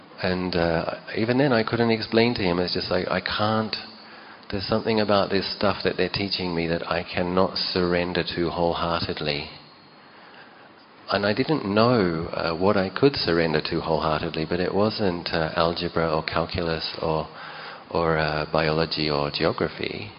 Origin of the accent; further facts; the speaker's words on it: Australia; So I grew up in Australia, of course, and so in my childhood, I didn't have that.